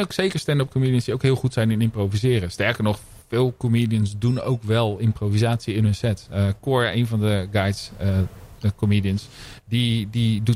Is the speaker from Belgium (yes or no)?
no; Rotterdam, South Holland, Netherlands; born there; We zijn in gesprek met twee Rotterdammers. Mijn geboortestad.